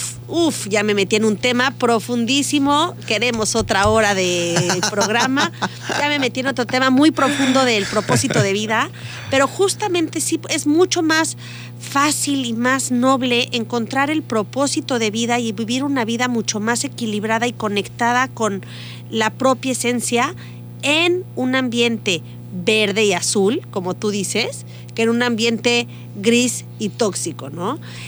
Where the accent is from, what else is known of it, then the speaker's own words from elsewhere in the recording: Mexico City, Mexico; moved away; yo soy de la Ciudad de México, pero literalmente haberme salido de la Ciudad de México, te puedo decir que mejoró mi calidad de vida tremendamente.